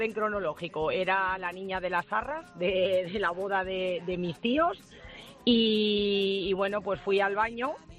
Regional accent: Ciudad Rodrigo, Castile and León, Spain; entré a la catedral de mi pueblo, de mi ciudad, una ciudad pequeñita, preciosa, que se llama Ciudad Rodrigo

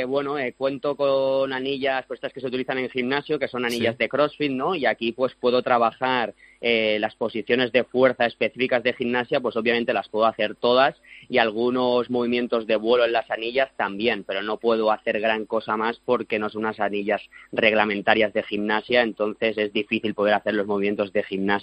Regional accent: Barcelona, Catalonia, Spain; yo de normal entreno aquí en el CAR de Barcelona y soy de Barcelona.

